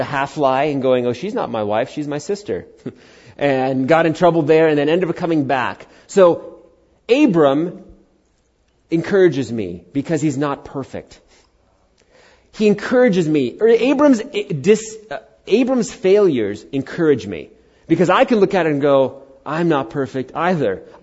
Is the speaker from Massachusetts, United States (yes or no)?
no; Queens, New York, United States; born there; I was born in Queens, New York, right?